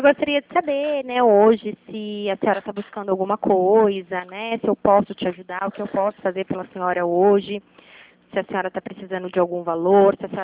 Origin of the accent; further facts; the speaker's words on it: Taubaté, São Paulo, Brazil; Também sou aqui de Taubaté.